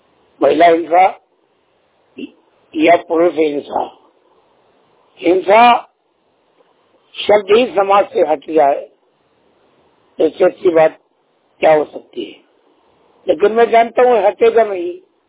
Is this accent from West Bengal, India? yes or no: no; Madhya Pradesh, India; मैं मध्य प्रदेश सतना जिले का रहने वाला हूँ और आज भी है।